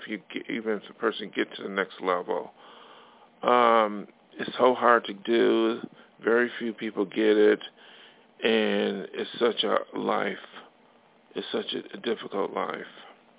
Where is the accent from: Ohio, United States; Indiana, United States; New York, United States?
New York, United States; Buffalo; now in Los Angeles, United States; Just like I came from Buffalo, New York to L.A., I was like, there's no way I can make it on Buffalo.